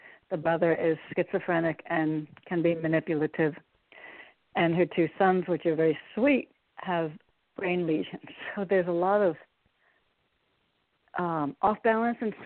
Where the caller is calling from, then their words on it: Connecticut, United States; Hi. I'm in Connecticut.